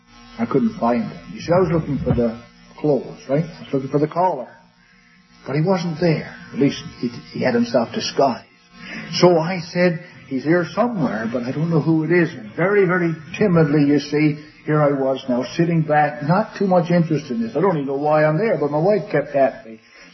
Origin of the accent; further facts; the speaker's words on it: Newfoundland and Labrador, Canada; moved away as an adult; also born or lived in Calgary; And then after I graduated from university, I moved from Newfoundland to Calgary, and that's when I worked in the oil business in oil exploration research, and I spent a number of years there.